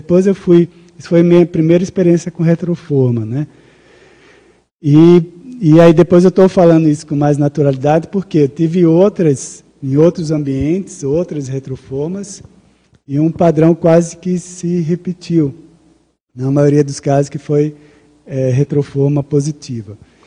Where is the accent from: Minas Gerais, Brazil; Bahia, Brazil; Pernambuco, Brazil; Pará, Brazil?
Pernambuco, Brazil; Recife; eu vivi quase que 30 anos, né, em Recife, na cidade de Recife, minha cidade natal. E aí eu cheguei em Berlim